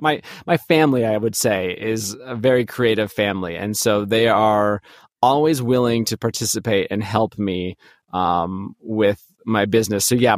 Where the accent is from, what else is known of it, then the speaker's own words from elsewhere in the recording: Pasadena, California, United States; because I grew up in Pasadena, California, and we're known for having a lot of those